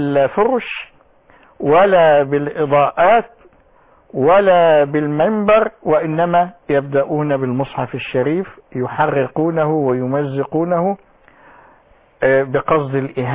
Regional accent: Egypt; accent: Egyptian; بلهجتنا العامية المصرية

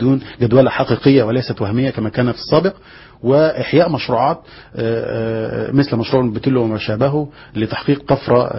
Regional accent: Egypt; عندنا في مصر

